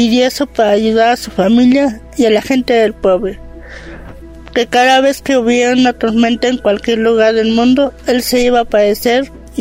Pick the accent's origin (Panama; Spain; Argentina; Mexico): Mexico; Jocotitlán, State of Mexico; Soy de Jocotitlán.